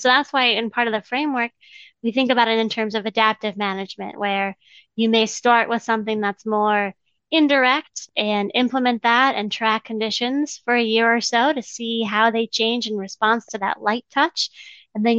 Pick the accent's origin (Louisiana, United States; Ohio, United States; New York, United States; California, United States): Ohio, United States; I'm from Ohio, and so we would take the long drive every summer and spend 2 weeks in the Old Forge area.